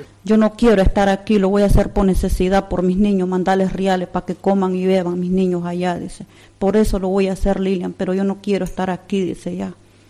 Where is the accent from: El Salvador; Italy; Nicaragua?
Nicaragua; moved away; yo me vine de allá de Nicaragua buscando, pues, porque ya está muy dura la situación, está muy dura. Entonces los venimos, pues, aquí con mi marido a trabajar